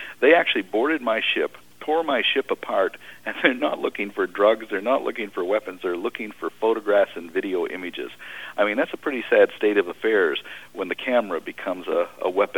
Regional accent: Canada; I deliberately was not on the ship because as a Canadian citizen, that would have given them an excuse to board.

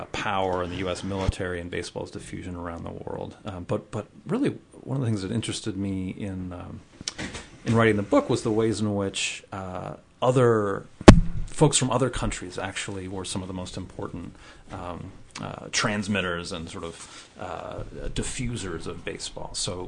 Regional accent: Providence, Rhode Island, United States; Yeah, I grew up in Providence, Rhode Island. Great old industrial city on the East Coast.

